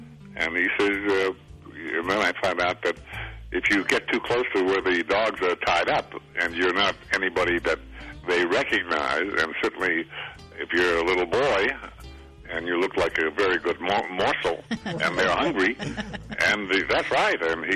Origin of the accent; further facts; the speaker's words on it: Fort Norman, Northwest Territories, Canada; also born or lived in Regina; I was born in Regina and went as a babe in arms. We had to go by a launch or ship or whatever they call it, up the Mackenzie River after the ice had melted to get to Fort Norman.